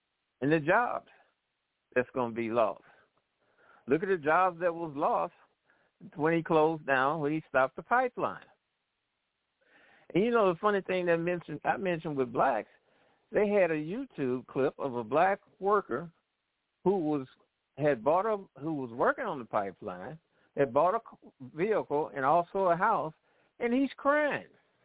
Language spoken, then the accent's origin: English; St. Louis, Missouri, United States; I'm from St. Louis.